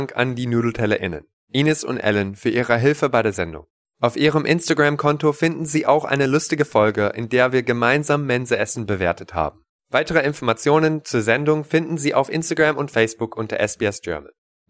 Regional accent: Australia; Als Australier frage ich mich, wie können die deutschen Studentenwerke diese Preise leisten?

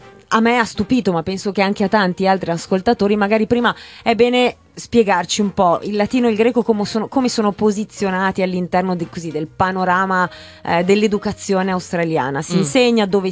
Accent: Chile; io ho fatto le scuole all'estero, sono sì, nata e cresciuta in Cile

